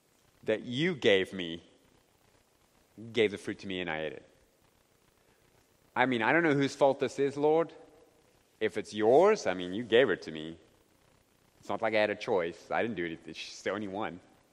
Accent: Ireland; because, you know, I'm Irish.

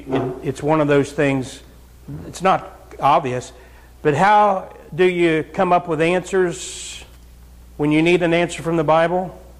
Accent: Ohio, United States; I'm from Southern Ohio. Some of you knew that. And down in Southern Ohio, we listen to a lot of Southern gospel.

